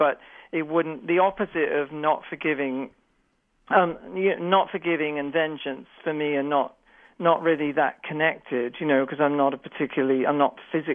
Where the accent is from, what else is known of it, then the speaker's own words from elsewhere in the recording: Ireland; Jeffrey, it's funny that we're both Irish, isn't it?